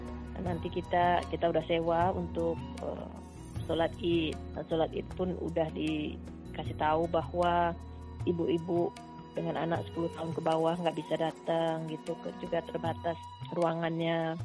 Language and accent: Indonesian; Indonesia; now in Myrtle Beach, United States; Ya, biasalah kita dari Indonesia ya kan, kita biasa dengan udara tropik.